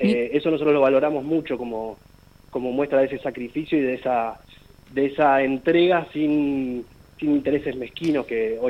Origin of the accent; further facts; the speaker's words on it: Argentina; por qué llegamos nosotros siendo argentinos a contar esta historia